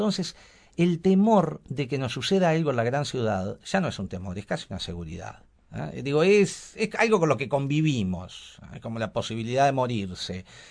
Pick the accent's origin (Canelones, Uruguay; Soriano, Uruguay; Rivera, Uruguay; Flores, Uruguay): Flores, Uruguay; Trinidad; a Trinidad, que yo soy de Trinidad y las recomiendo ir, que es divino, o por lo menos se vive tranquilo.